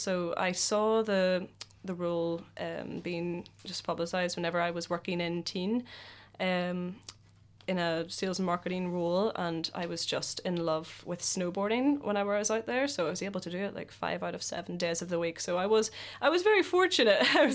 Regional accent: Northern Ireland, United Kingdom; they've now opened Ireland's first full circuit cable near Belfast, about 20 minutes from my hometown.

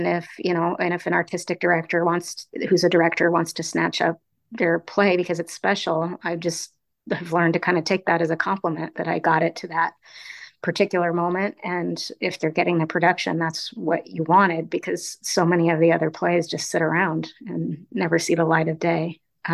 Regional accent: Denver, Colorado, United States; I'm from Colorado, Denver, born and raised

